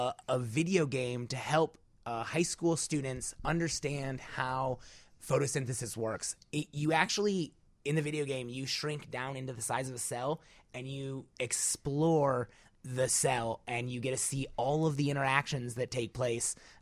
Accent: Iowa, United States; also born or lived in Salt Lake City; But I grew up in Iowa.

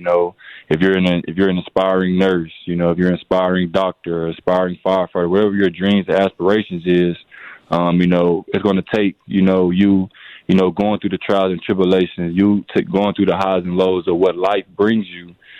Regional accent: Little Rock, Arkansas, United States; So I'm from Little Rock, Arkansas.

